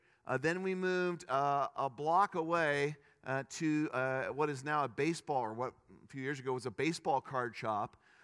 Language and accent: English; Indianapolis, Indiana, United States; also born or lived in Chicago; I grew up in Indianapolis, Indiana, lived in Chicago, and then moved to Glenwood, Iowa.